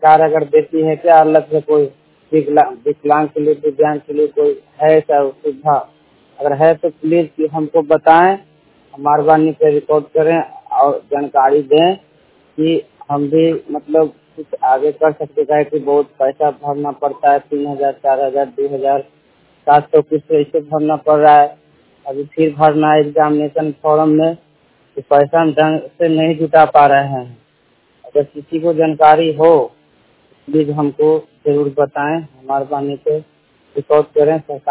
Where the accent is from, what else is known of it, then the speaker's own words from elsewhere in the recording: Patna, Bihar, India; और मैं 100% ब्लाइंड बात कर रहा हूँ और मैं पटना से हूँ।